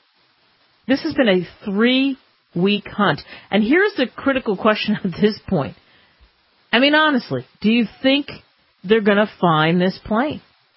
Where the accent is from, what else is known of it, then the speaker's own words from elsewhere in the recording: New Jersey, United States; When I was a kid, I grew up in Jersey, so I had two uncles that were awesome fishermen.